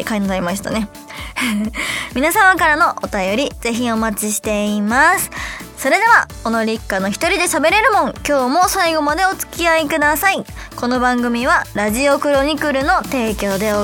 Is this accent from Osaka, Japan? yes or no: yes; Osaka, Japan; accent: Kansai; moved away as an adult; now in Tokyo, Japan; 上京して約3年ちょっとぐらいとかになるんですが、なんだろう、もともと東京のお友達が多かったっていうこともあって、結構上京してすぐ関西弁抜けちゃったかなって感じです。